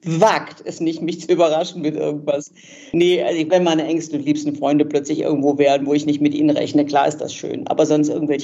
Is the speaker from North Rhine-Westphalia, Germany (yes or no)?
yes; Cologne, North Rhine-Westphalia, Germany; Na, absolut. Ich kann zu Hause schlafen.